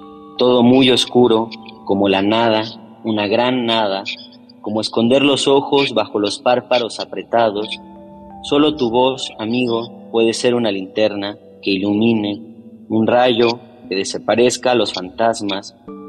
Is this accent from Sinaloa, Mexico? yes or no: no; Saltillo, Coahuila, Mexico; yo soy de Saltillo, Coahuila, y acá es muy famoso el poeta Manuel Acuña, ¿no? Que es como el poeta.